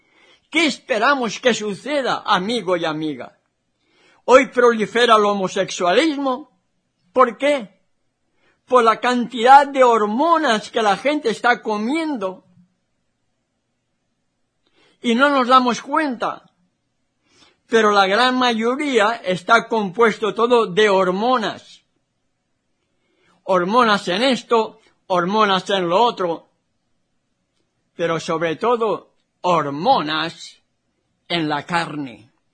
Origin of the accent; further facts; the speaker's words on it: Benaguasil, Valencian Community, Spain; Yo recuerdo en mi infancia, en el pueblo donde yo nací, Benaguasil, la gran mayoría eran todos agricultores y ganaderos